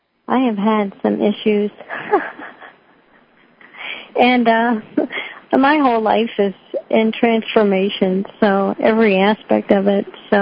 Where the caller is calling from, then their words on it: Westchester, Ohio, United States; I'm in Westchester, Ohio.